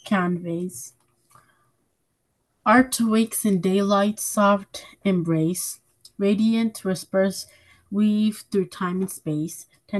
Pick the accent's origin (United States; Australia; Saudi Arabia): United States; Hudson, New York; I'm 11 years old, and I'm also from Hudson.